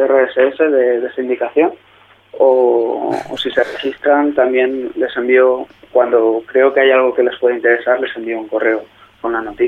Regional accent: Valencian Community, Spain; Y soy de Valencia, de un pueblo pequeño de 200 habitantes aproximadamente.

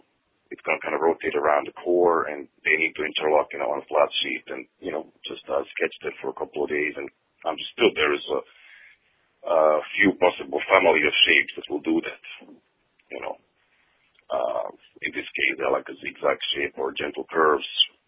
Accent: Croatia; English is a second language; also born or lived in Austria / Germany; my, you know, original country of Yugoslavia, which now, of course, is 6 different countries due to the war. So technically I'm from Yugoslavia, but, you know, when people ask me now, I'm from Croatia.

